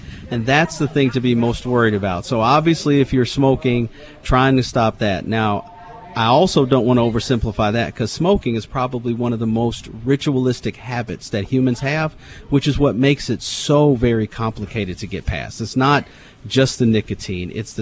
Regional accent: Alabama, United States; now in Bishopville, United States; I'm originally from Alabama, which is my home, which is where my father's from.

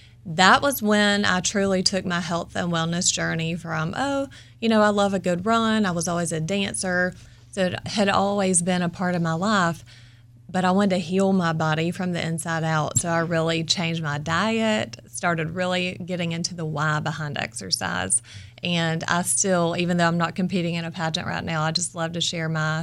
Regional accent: Georgia, United States; And I'm from Georgia. So when I was 26, I competed in Miss Georgia USA

